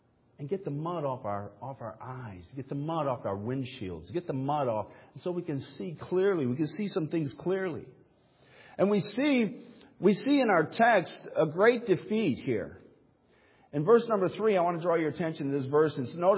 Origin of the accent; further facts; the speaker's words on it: Midwest, United States; I mean, for me, I'm just, you know, I'm from the Midwest, so that's what gives me the thrill anyway.